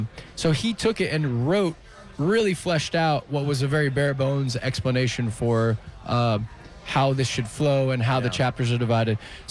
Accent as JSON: {"language": "English", "region": "New York", "country": "United States", "lives_now": "Denver, United States", "said": "I mean, we came from New York, and New York's more of like, you're doing time in New York."}